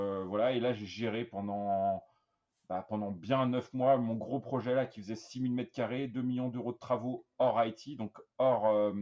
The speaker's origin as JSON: {"language": "French", "town": "Charly", "region": "Auvergne-Rhône-Alpes", "country": "France", "also_born_or_lived": "Brussels, Belgium", "said": "Donc, moi, je suis français à la base, originaire de Charlie dans le 69. Et j'ai pas été pris en France en école d'architecture."}